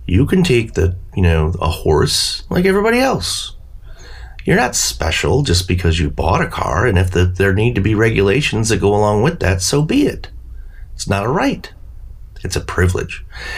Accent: United States; I am an American. I have my freedoms, my overall freedoms, but also the freedom to move about freely.

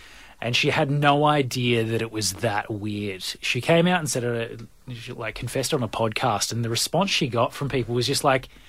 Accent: Victoria, Australia; I'm from Victoria.

